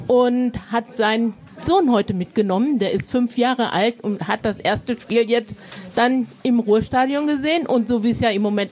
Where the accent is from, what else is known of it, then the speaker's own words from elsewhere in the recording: Bochum, North Rhine-Westphalia, Germany; ich bin in Bochum aufgewachsen. Ich habe in Bochum meine Lehre gemacht. Ich lebe die ganze Zeit in Bochum. Meine Kinder sind in Bochum geboren. Und von daher, ich möchte eigentlich auch in Bochum sterben und begraben werden.